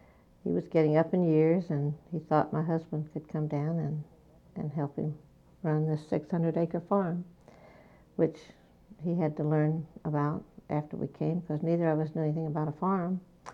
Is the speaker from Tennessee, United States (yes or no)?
yes; Tennessee, United States; now in Boynton Beach, United States; I came from Tennessee originally, but Florida farming is entirely different than anywhere else, I think.